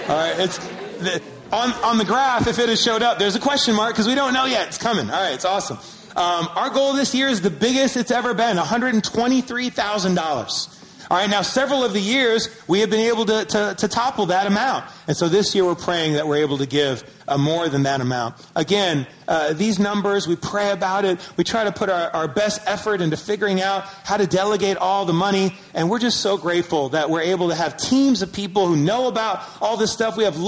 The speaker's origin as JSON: {"language": "English", "town": "Syracuse", "region": "New York", "country": "United States", "tie": "born or raised there", "said": "I'm from a lot of places, but one of the things I mentioned, I grew up in Syracuse, New York."}